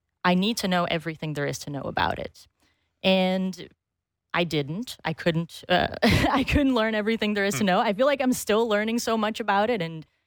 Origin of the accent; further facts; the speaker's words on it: Brazil; Yeah, grew up playing soccer, watching soccer. That's what we do where I'm from.